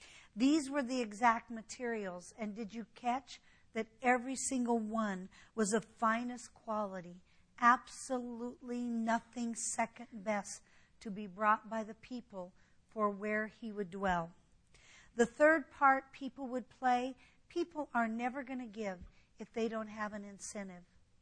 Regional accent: Colorado, United States; I was raised in Colorado. Cottonwood was rampant in Colorado, grew naturally there.

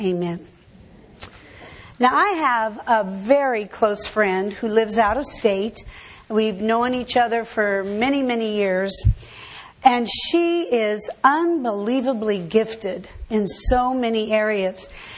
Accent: Colorado, United States; I was raised in Colorado. I love the beauty of them.

